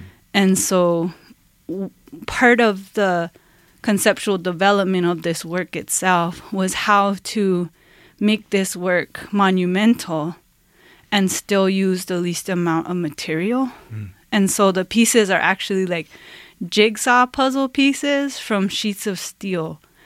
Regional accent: Española, New Mexico, United States; I come from Española, New Mexico, which is the lowrider capital of the world. So where I come from, cars are art, right?

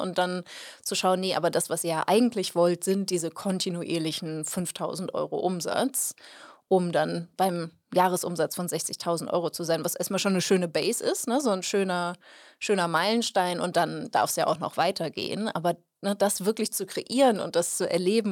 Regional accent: North Rhine-Westphalia, Germany; Ja, ich bin aus Ostwestfalen

